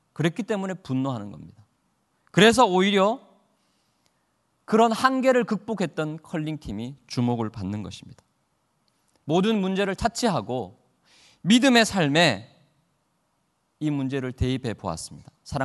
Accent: Daegu, South Korea; 제 고향이 의성이랑 가까운 대구였기 때문에

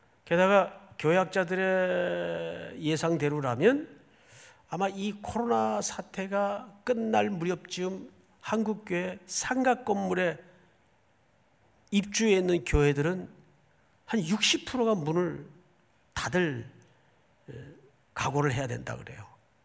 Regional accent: Daegu, South Korea; 제가 어린 시절을 대구에서 자랐어요.

